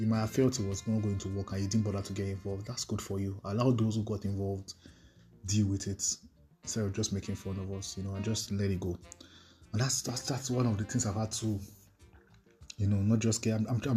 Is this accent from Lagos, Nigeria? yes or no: yes; Lagos, Nigeria; You know, I've lived in Lagos most of my life. I was born in Lagos, primary school in Lagos, youth service, and then Lagos.